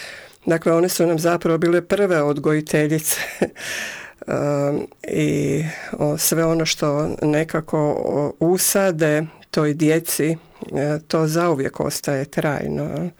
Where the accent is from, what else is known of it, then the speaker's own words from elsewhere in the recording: Đakovo, Osijek-Baranja County, Croatia; ja dolazim iz Slavonije, u Đakovu sam išla u osnovnu i srednju školu, dakle to je biskupijski grad